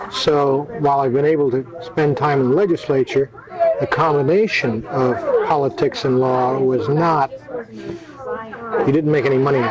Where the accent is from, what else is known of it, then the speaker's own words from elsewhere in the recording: Long Branch, New Jersey, United States; born there; also born or lived in New York / Florida / California; I was born in Long Branch, New Jersey on January 27, 1930. My early education was grade schools in New York, Long Island, Florida, especially near Miami, finally California near San Diego in Del Mar.